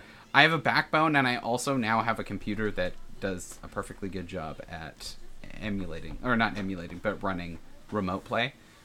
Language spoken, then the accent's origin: English; Canada; I think for me, it's a little bit more because I'm a Canadian, and Canadians got to play a little bit more money because our dollar is not as made out of the right metal